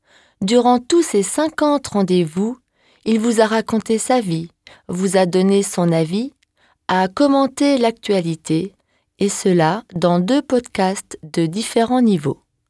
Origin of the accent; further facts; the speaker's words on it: France; accent: French; D'ailleurs, je suis certaine que même si j'épousais un anglophone, que même si j'habitais le restant de ma vie dans un pays anglophone, je crois bien que je garderais à vie mon French accent.